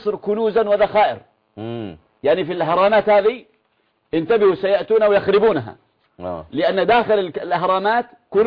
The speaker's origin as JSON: {"language": "Arabic", "country": "Yemen", "said": "وعندنا في اليمن"}